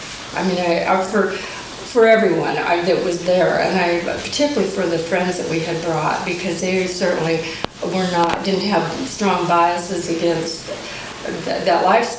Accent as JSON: {"language": "English", "town": "Seattle", "region": "Washington", "country": "United States", "said": "I'm from Seattle."}